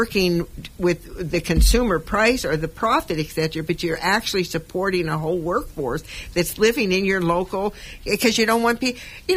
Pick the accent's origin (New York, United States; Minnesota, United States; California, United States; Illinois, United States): California, United States; Los Angeles; I was brought up in East Los Angeles. Okay. I lived on, by Soto Street, and it was a little community.